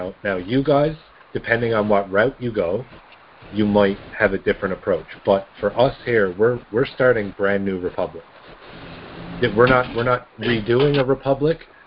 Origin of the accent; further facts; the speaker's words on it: Newfoundland and Labrador, Canada; I'm from Newfoundland, but I'm here representing the Alberta team, which would be a western province.